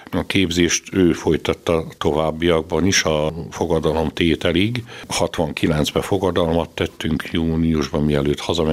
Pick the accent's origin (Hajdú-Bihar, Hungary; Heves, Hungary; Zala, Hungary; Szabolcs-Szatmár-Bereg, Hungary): Heves, Hungary; Erdőtelek; Én Erdőtelken születtem még a falumban 1952. novemberében, és hát ott nevelkedtem végig